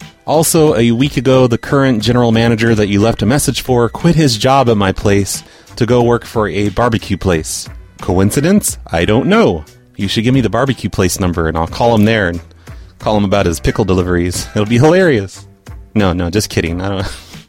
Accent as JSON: {"language": "English", "region": "England", "country": "United Kingdom", "said": "I don't know, because I'm from England."}